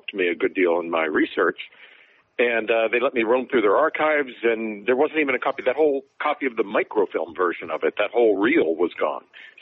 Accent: Johnstown, Pennsylvania, United States; the boss of the operation of the local franchise of the mob in my hometown, Johnstown

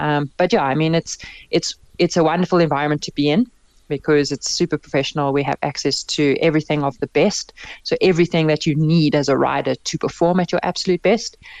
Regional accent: South Africa; You know, being a South African rider, I have the luxury of not having to perform to be selected for the Olympic Games

